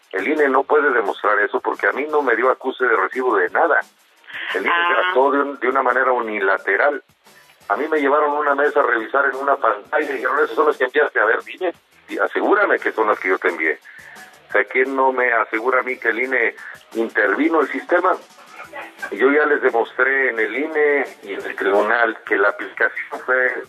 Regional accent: Mexico; hacerme valer de la prerrogativa que tengo como mexicano de defenderme

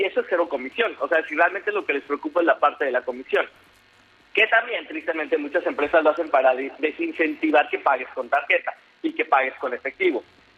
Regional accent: Mexico

